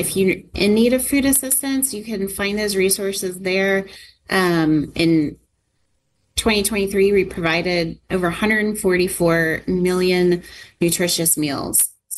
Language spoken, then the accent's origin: English; Grapevine, Texas, United States; now in Sunnyvale, United States; I grew up in Grapevine and then have spent most of my adult in the East Dallas area and now proud to live in Sunnyvale